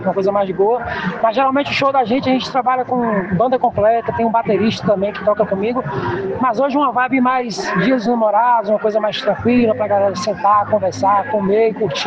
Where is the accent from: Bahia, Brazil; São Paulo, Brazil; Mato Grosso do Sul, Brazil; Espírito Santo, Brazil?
Bahia, Brazil; Poções; now in Vitória da Conquista, Brazil; Sou natural de Poções, mas hoje eu moro em Vitória da Conquista há 6 anos já.